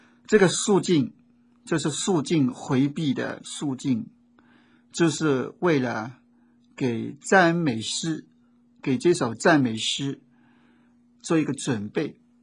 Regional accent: China; 就好像我们中国人这个宋词元曲有时候用什么调

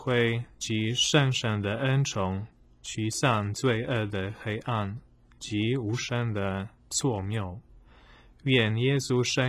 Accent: Poland; first language Polish; Chinese is a second language; 虽然我们是这是我们的母语，对神父来说的很重要的，以后讲道理辅导讲话表现也很重要，所以他们教我们怎么怎么讲波兰话，

